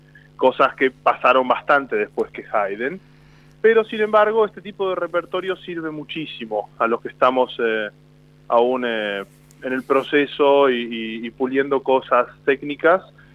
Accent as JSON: {"language": "Spanish", "town": "Guanguelé", "region": "Buenos Aires Province", "country": "Argentina", "said": "soy orgullosamente un guanguelense, soy de Guanguelé, en un pequeño pueblo al sudoeste de la provincia de Buenos Aires, uh-huh, que se encuentra enclavado entre los partidos de La Madrid, de Guaminí, de Deroy, de Coronel Suárez, de los cuales de los cuatro dependemos a la vez."}